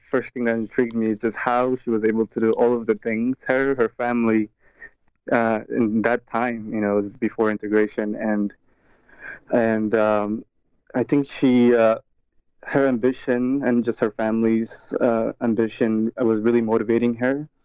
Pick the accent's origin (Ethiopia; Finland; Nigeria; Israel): Ethiopia; I'm from Ethiopia, so really stories that connect America and Ethiopia